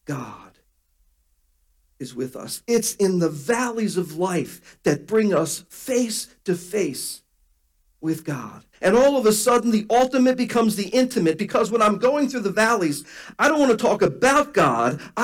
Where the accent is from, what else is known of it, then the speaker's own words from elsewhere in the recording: Baltimore, Maryland, United States; We had an alley where I grew up in Baltimore. I grew up on Cortez Road, and they were row houses. This is back when row houses were really row houses.